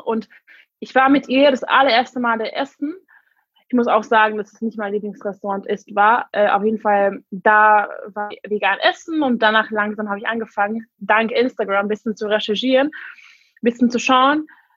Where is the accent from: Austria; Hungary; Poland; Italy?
Hungary; first language English; German is a second language; now in Berlin, Germany